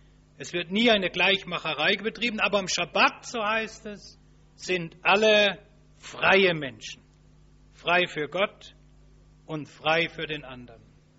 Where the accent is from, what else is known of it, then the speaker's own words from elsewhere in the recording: Baden-Württemberg, Germany; ich vermute, dass die aus meiner Heimat, aus Schwaben kommen